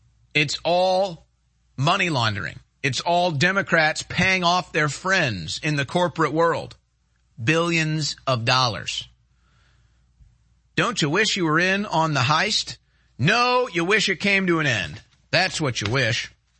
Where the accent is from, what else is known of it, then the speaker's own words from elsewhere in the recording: St. Louis, Missouri, United States; now in Austin, United States; I grew up in St. Louis. We still got 100 degree days.